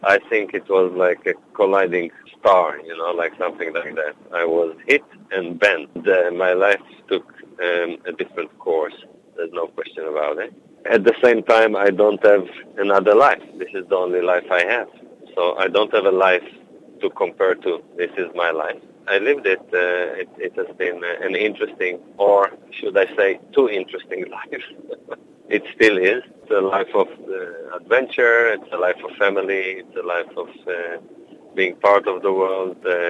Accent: Israel; After 9 years away in Israel, it's my base again. I'm based in Malambimbi. My background is growing up in Israel

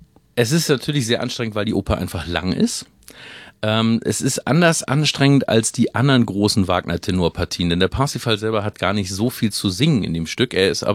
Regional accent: Hamburg, Germany; Ja, ich bin in Hamburg geboren und bin dort aufgewachsen

